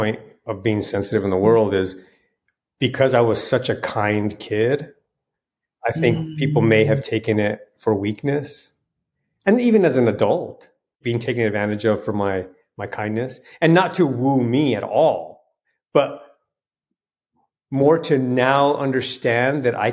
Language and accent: English; New Mexico, United States; Yeah, I grew up in northern New Mexico. New Mexico is just, talk about spirituality.